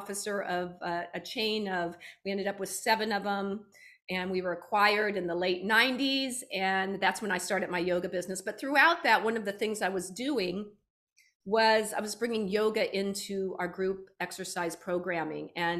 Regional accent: Florida, United States; So yeah, I grew up in Florida

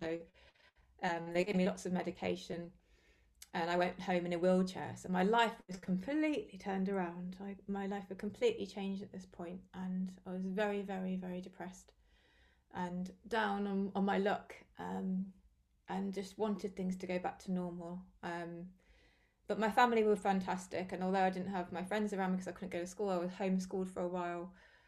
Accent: West Midlands, United Kingdom; We went to Birmingham, which is the largest city near my hometown in Staffordshire in England.

